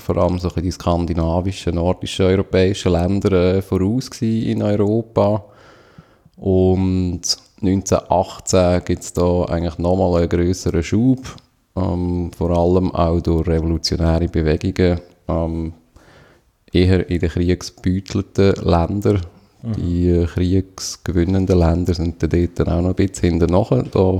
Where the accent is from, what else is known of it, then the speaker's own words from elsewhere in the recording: Switzerland; Was gerade so als Schweizer nicht ganz selbstverständlich ist.